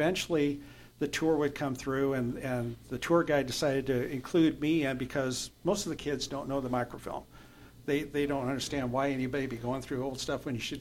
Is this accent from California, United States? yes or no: yes; Turlock, California, United States; Well, I was born in Turlock, and I always wanted to do something for my hometown, even though I've moved away and moved back several times.